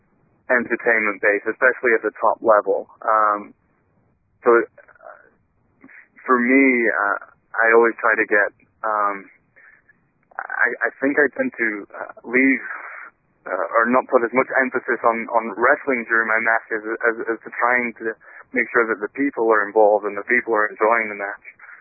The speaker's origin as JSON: {"language": "English", "region": "England", "country": "United Kingdom", "said": "you're forgiven. I'm English."}